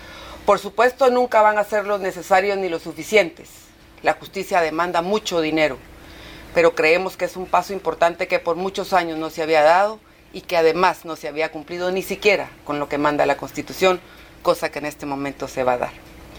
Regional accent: Guatemala; para nosotros como guatemaltecos, sería una herencia de institucionalidad en la investigación que tanta falta nos ha hecho

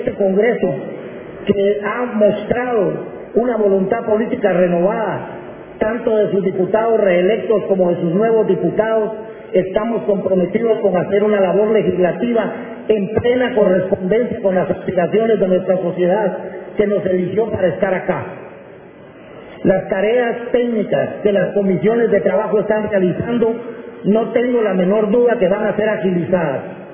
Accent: Guatemala; es nuestro deber como guatemaltecos, y el rol que la comunidad internacional viene a jugar es un rol de acompañamiento a ese esfuerzo que estamos haciendo los guatemaltecos

